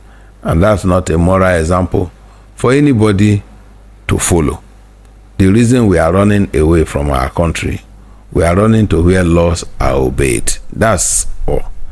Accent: Nigeria; growing up in Nigeria, I remember when you want to go anywhere, particularly at the age of between 12 to 13, you are going to the boarding house.

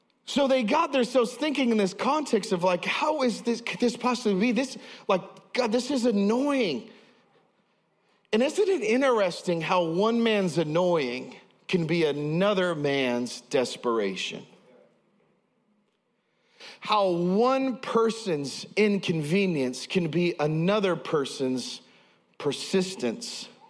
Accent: Idaho, United States; now in Delaware, United States; but where I grew up in Idaho, if you start banging on somebody's door at midnight, like you are met with a 12 gauge and like a 5 second countdown

